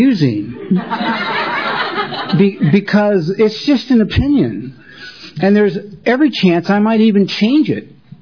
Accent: Los Angeles, California, United States; I grew up in Los Angeles.

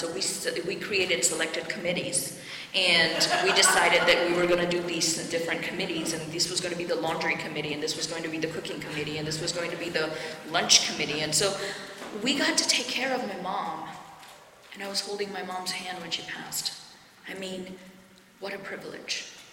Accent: India; This is how I grew up in India, so I can't take that out of me.

